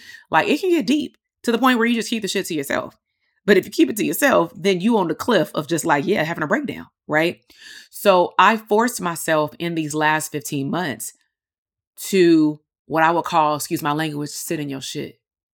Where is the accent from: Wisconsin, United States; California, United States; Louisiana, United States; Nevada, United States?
California, United States; Compton; It reminds me of like growing up in Compton, like the doughboy that they used to call it in the 80s, right?